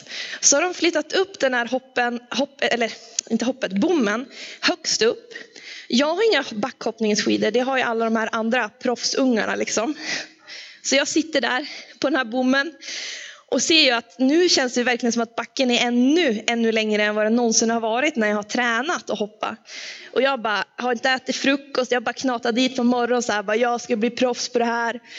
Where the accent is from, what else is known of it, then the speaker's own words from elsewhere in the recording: Norway; Swedish is a second language; Efternamnet kanske klingar både finskt och engelskt, men jag är norsk. Kommer från Norge